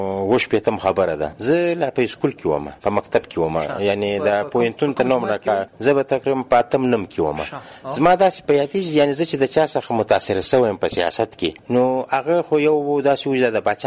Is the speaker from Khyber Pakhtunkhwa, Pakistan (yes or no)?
no; Quetta, Balochistan, Pakistan; also born or lived in Karachi; نو موږ بیا په کوټه کې زیات وخت ژوند تیر کړی دی. زه په خپله په کوټه کې پیدا شوم، چې او دلته په کوټه کې ما سبق ویل دی. تر 14 پورې ما دلته سبق ویل دی